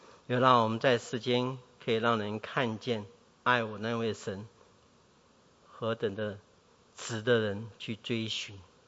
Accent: China; 我们中国人不觉得我们比以色列人聪明吗？

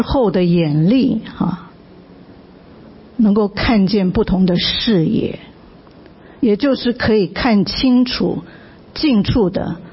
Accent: Taiwan; also born or lived in United Kingdom; 比如说我是台湾长大的，我到了英国去，我可以讲英文跟他们沟通

